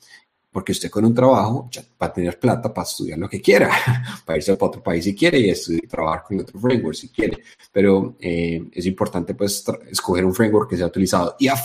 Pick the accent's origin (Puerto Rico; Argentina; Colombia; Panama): Colombia; Y como buen colombiano, yo veo que estarán dando.